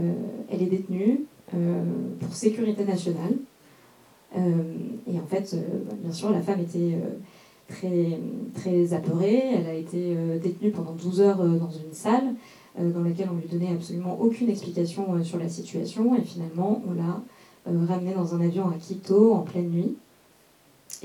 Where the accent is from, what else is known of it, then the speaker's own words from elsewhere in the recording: Peru; je viens du Pérou.